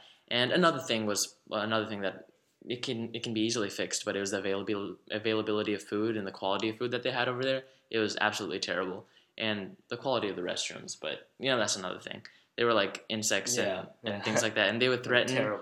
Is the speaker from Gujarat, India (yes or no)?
yes; Gujarat, India; closer to my hometown in Gujarat, which is a state in India